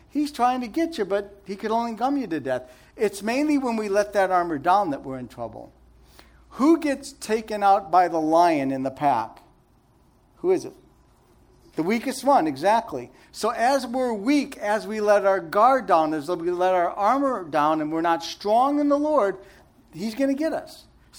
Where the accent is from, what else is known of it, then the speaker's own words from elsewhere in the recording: Chicago, Illinois, United States; Okay, I'm Italian from Chicago, so this really hit me good, okay?